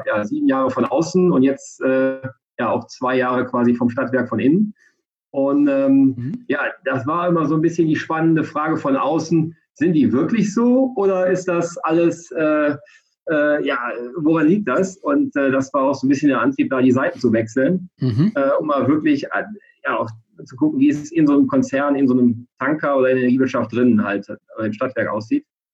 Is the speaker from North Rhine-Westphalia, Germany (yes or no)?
yes; North Rhine-Westphalia, Germany; born there; now in Frankfurt, Germany; 36 Jahre alt, komme gebürtig aus dem Rheinland zwischen Köln und Düsseldorf. Und lebe jetzt in Frankfurt mit meiner Partnerin, Freundin zusammen